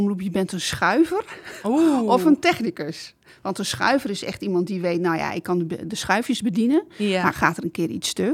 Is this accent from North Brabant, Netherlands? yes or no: no; Drachten, Friesland, Netherlands; Ik kom zelf uit Drachten, uit Groningse ouders. Ik ben wel Friestalig opgevoed in zoverre. Op school heb ik Friese les gehad, kan het ook wel lezen. Maar ik praat het niet en dat is hetzelfde met het Gronings. Ik kan het prima verstaan.